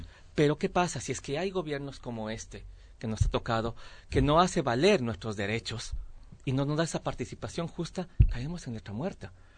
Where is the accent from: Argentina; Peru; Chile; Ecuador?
Ecuador; venimos con un mensaje que nos den esa participación justa como ecuatorianos que somos.